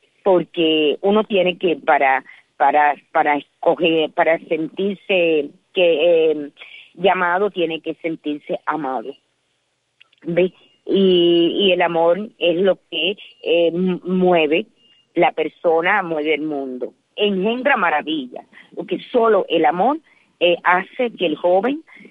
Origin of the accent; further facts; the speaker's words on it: Cuba; La esperanza está porque estamos aquí, somos cubanos.